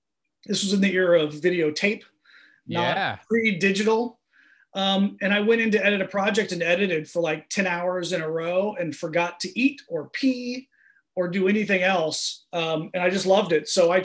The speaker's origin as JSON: {"language": "English", "region": "Florida", "country": "United States", "tie": "born or raised there", "said": "Oh well, I grew up in Florida but escaped."}